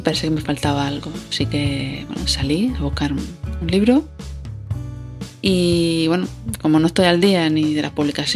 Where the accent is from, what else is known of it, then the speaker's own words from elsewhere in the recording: Canary Islands, Spain; ya tenía un viaje programado para irme a mi tierra, a Gran Canaria